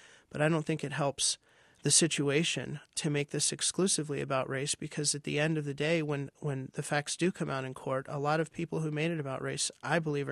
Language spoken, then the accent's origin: English; Manassas, Virginia, United States; Growing up, we grew up in Manassas, Virginia, and we were integrated, assimilated. Of course, we grew up here. We're Americans, but we were profoundly aware that we were a little bit different because of the way we did things at home.